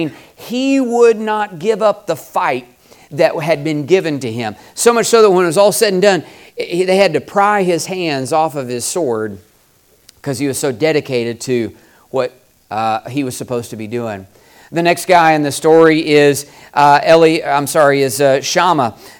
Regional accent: Ardmore, Oklahoma, United States; In my hometown, I grew up in Ardmore, Oklahoma.

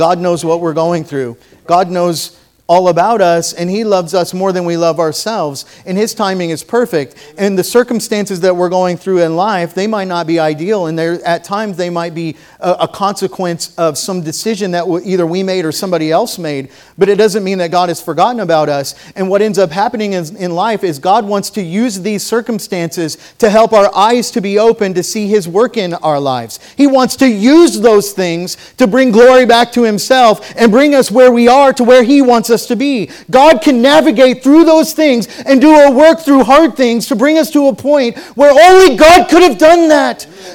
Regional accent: Oklahoma City, Oklahoma, United States; I was raised in Oklahoma City. I was a bus kid.

